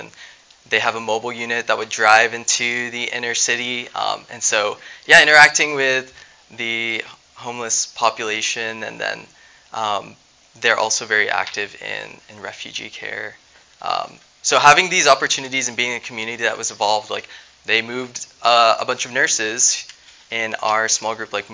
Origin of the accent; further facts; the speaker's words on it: Dallas, Texas, United States; I'm from Dallas, and so that's a map of Dallas